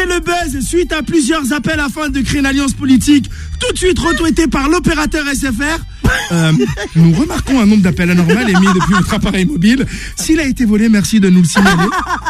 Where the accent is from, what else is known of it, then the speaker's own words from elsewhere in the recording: Morocco; Franchement, en tant que Marocain, je vous le dis